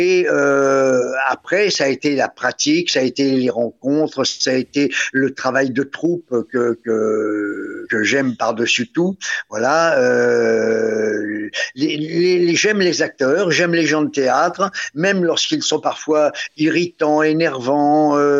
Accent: Paris, Île-de-France, France; J'étais au lycée à Paris, puisque je suis parisien

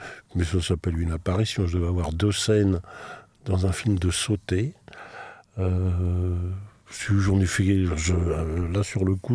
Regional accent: Rennes, Brittany, France; born there; Mais en fait, je suis né à Rennes.

